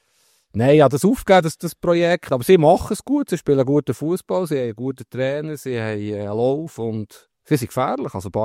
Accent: Bern, Switzerland; Ich bin in Bern aufgewachsen und Neuenburg ist nahe, wie wir sagen.

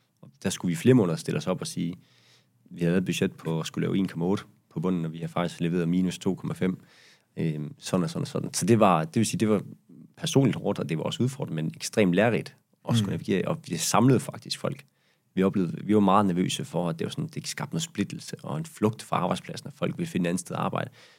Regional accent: Jutland, Denmark; Fordi for os er vi er jo jyder

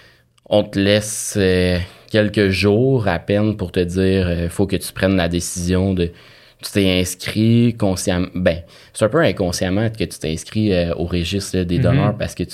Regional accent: Quebec, Canada; Tu sais, moi, je viens de l'Abitibi.

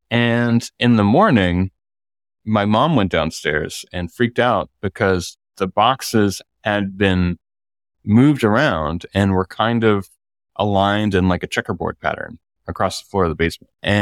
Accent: Mishawaka, Indiana, United States; we moved from Fort Wayne to Mishawaka, this town in northern Indiana near South Bend. And we lived in an old house. It was a big house. It was larger than the home that we were in Fort Wayne.

